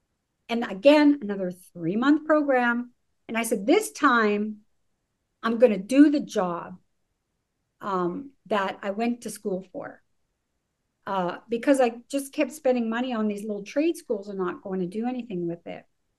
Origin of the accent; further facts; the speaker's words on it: Canada; Originally, I was born and raised in Canada